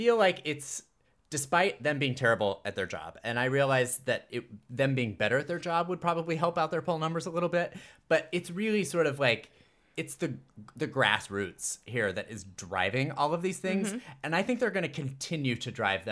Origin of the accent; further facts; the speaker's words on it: Iowa, United States; But like in Iowa, as much as I love my home state, I would be concerned